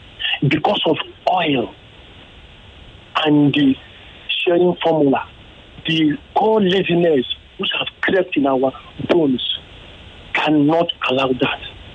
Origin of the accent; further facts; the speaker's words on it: Surulere, Lagos, Nigeria; from Surulere.